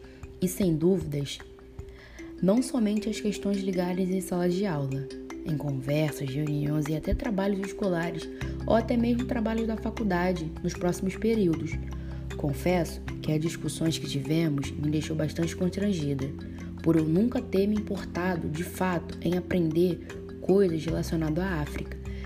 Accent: Nilópolis, Rio de Janeiro, Brazil; tenho 21 anos, sou de Nilópolis, Baixada Fluminense, Rio de Janeiro.

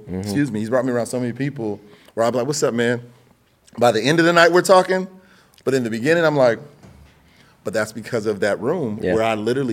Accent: Los Angeles, California, United States; I grew up in Crenshaw. I went to Beverly Hills.

